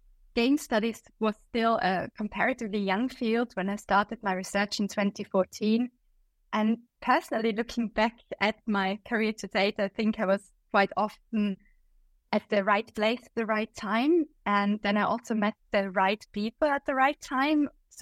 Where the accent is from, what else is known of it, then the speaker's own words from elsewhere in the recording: Austria; moved away as an adult; now in United Kingdom; I'm originally from Austria, but I moved to the UK about 10 years ago. And I studied German, English and linguistics.